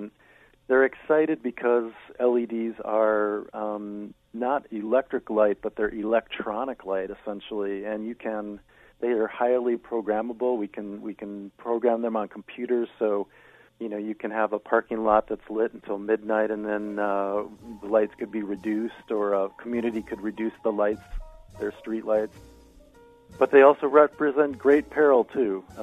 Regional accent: Minneapolis, Minnesota, United States; I grew up in Minneapolis, but the year I was born, my parents and grandparents built a cabin up, as we say here, up north, up on a lake.

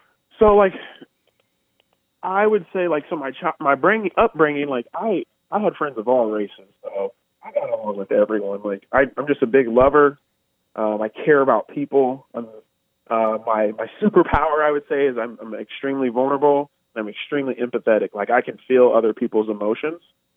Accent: Des Moines, Iowa, United States; Growing up on the east side, I was a victim of a hate crime.

